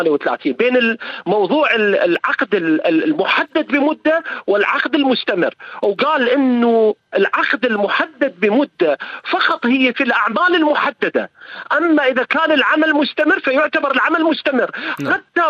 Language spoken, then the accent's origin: Arabic; Iraq; لأن إحنا عندنا بالعراق تختلف قوانين الخدمة المدنية